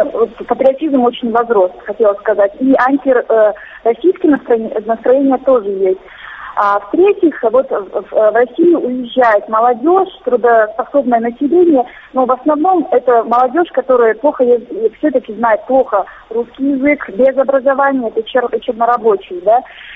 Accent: Osh, Osh Region, Kyrgyzstan; я сама выросла в Аше, вот у меня русский язык хороший

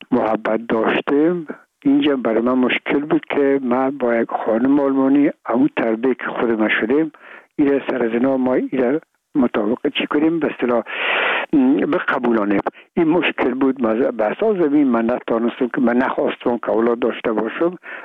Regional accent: Afghanistan; میگم ما افغان هستیم،

